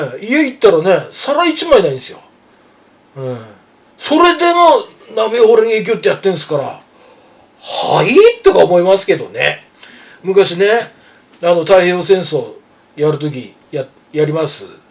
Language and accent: Japanese; Nemuro, Hokkaido, Japan; 北海道、私の地元で根室っていうところは